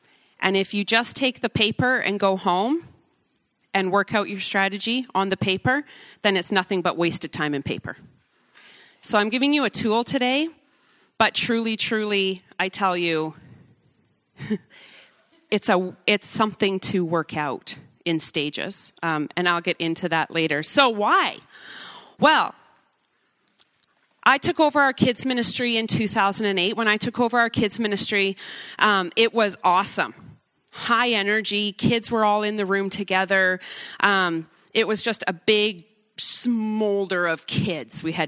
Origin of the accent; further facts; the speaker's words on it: Cranbrook, British Columbia, Canada; I'm from Cranbrook, BC.